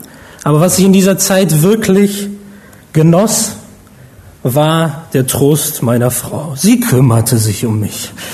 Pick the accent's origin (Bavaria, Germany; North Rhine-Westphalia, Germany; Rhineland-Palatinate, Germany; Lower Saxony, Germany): North Rhine-Westphalia, Germany; Bonn; ich bin in Bonn aufgewachsen und Carina ist dann dazugekommen und wir leben in Bonn.